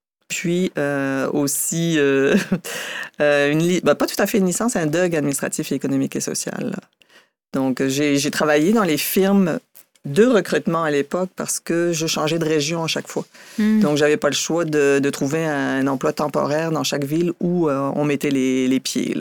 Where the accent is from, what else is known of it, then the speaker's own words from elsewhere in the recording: France; moved away; Et j'ai quitté la France en 99, le 11 octobre, plus précisément.